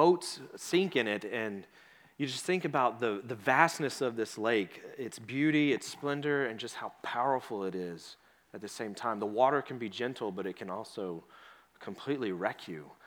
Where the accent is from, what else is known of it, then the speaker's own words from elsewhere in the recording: the South, United States; I grew up in the South. We got lakes, and I'm like, I know what a lake is.